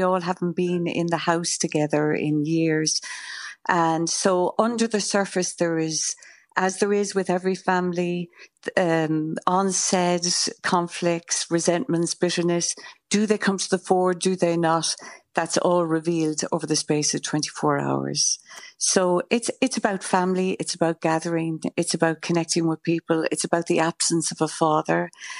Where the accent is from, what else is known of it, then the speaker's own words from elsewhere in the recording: Galway, Connacht, Ireland; Yeah, it's just so lovely to be back in my hometown performing for the Galway International Arts Festival